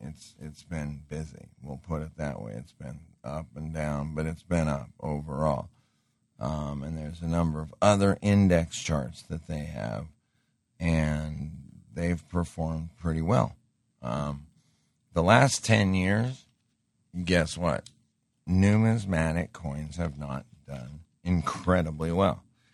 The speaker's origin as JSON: {"language": "English", "region": "Montana", "country": "United States", "tie": "born or raised there", "said": "I grew up in Montana in a rough environment."}